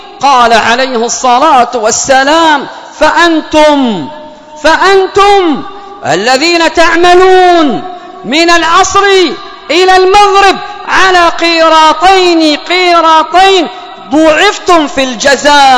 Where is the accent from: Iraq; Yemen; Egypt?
Yemen